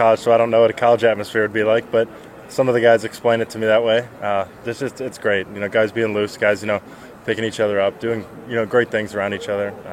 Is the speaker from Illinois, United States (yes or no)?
yes; Oswego, Illinois, United States; I'm from Oswego.